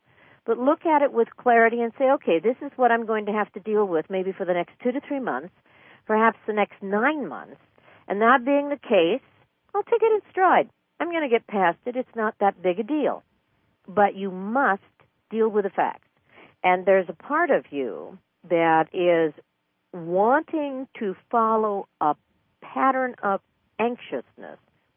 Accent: East Coast, United States; Of course, I'm from the East Coast this time of the year, but oh, it was gorgeous.

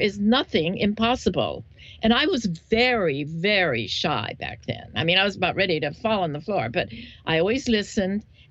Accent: Hawaii, United States; I'm originally from Hawaii, and I was working at the Hawaiian Village.

